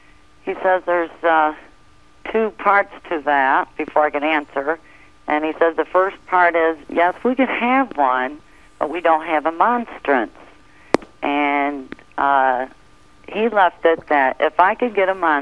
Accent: New York, United States; I'm from New York, Mother.

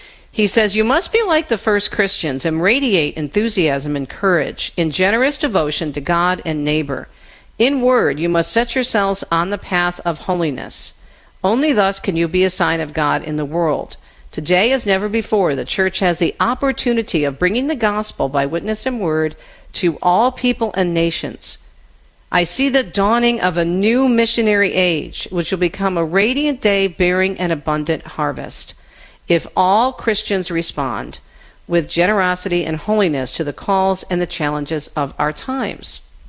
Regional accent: Michigan, United States; Lewis Brown, who's from Michigan, my home state.

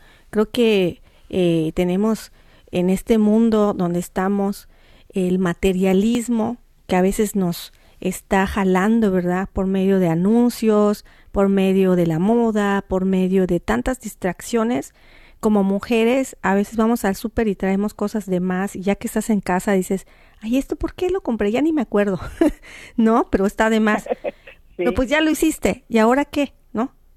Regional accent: Mexico; como mexicanos, wow, es increíble.

